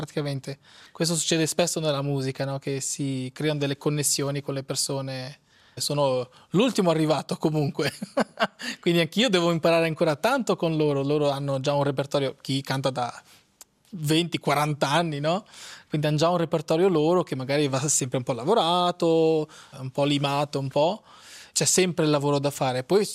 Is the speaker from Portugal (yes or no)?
yes; South, Portugal; moved away; siccome io vengo dal Portogallo, loro hanno proprio piacere di andare in Portogallo, ecco, andremo nel paese in cui sono cresciuto, non sono nato lì, ma nella regione in cui sono cresciuto, il sud del Portogallo.